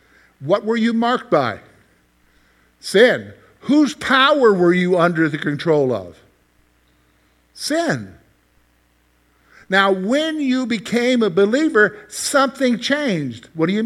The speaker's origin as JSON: {"language": "English", "town": "Columbia", "region": "South Carolina", "country": "United States", "tie": "born or raised there", "said": "You know, I grew up in South Carolina. A lot of my years in South Carolina, my dad was an Army guy. I was an Army brat."}